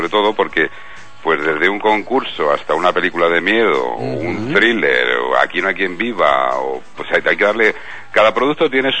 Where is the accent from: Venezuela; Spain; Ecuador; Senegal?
Spain; Toledo, Castilla-La Mancha; porque yo soy toledano, soy manchego de pro